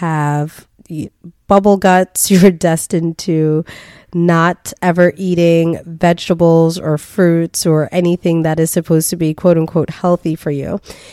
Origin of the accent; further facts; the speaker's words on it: New York, United States; I was born and raised in New York. That's where I spent most of my life.